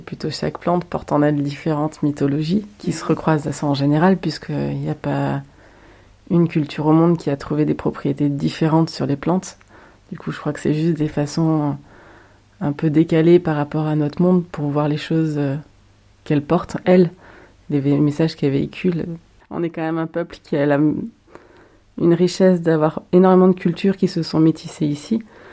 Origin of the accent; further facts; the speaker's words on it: Nouvelle-Aquitaine, France; now in Ardèche, France; Je viens du Béarn, voilà, dans le 64. Donc j'ai grandi plutôt dans les montagnes, dans le milieu montagnard. Et j'ai un peu bougé partout en France avant d'atterrir en Ardèche à l'arrivée de mon enfant.